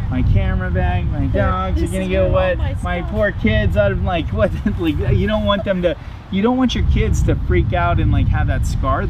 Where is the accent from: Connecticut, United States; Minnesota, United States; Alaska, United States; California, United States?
California, United States; Now, mind you, we're from California.